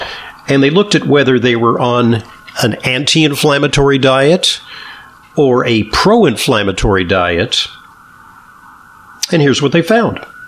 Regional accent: Missouri, United States; I just said, I don't believe this. I'm from Missouri. I am not convinced.

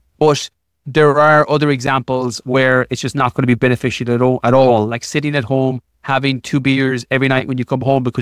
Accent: Ireland; like I'm Irish, there's no avoiding it to some degree.

